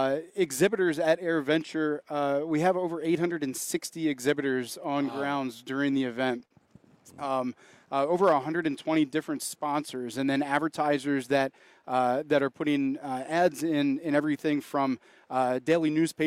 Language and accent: English; Virginia, United States; now in Wisconsin, United States; So I'm originally from Virginia. Went to school in Virginia, and then my wife is from the Green Bay area. So when we had the opportunity to make a move to Wisconsin, kind of jumped all over it.